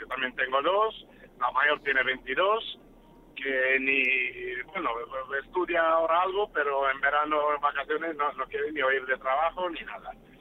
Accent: Romania; Spanish is a second language; Yo también soy rumano, soy paisano de Constantino.

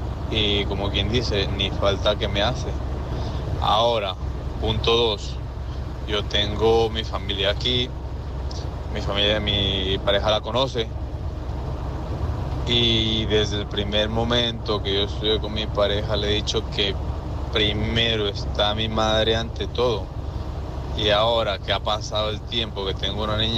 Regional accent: Ecuador; Yo soy latino, soy de Ecuador, tengo 33 años.

